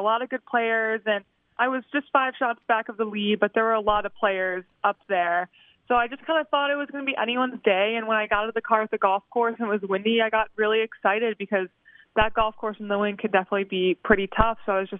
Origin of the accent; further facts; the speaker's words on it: Chicago, Illinois, United States; Yeah, I'm from Chicago, so just always have played with tough conditions